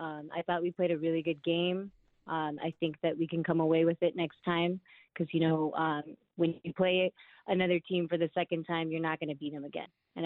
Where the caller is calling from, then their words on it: Simi Valley, California, United States; I'm calling from Simi Valley, California.